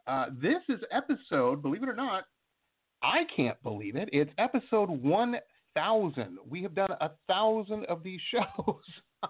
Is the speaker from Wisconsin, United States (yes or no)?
no; Detroit, Michigan, United States; I grew up in Metro Detroit, so that was I was kind of surrounded when I was a kid, a youngster coming up, you know, with Motown, of course, and all of the influence of that.